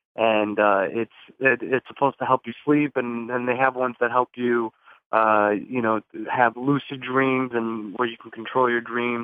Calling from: New Jersey, United States; calling from New Jersey.

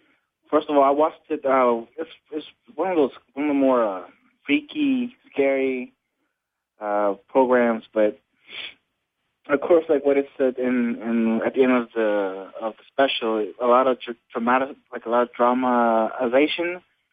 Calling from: Dallas, Texas, United States; … from Dallas, Texas.

